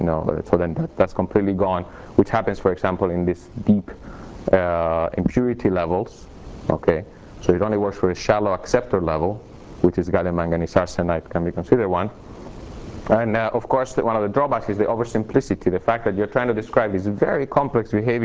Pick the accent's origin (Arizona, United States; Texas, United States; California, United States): Texas, United States; I mean, I'm from Texas. I'm allowed to talk about cows.